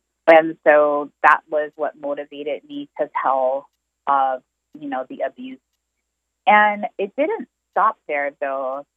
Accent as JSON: {"language": "English", "town": "Kailua", "region": "Hawaii", "country": "United States", "tie": "born or raised there", "also_born_or_lived": "North Shore", "said": "So I mostly grew up on the Windward side in Kailua. But when I was about 16 years old, I was moved to the North Shore."}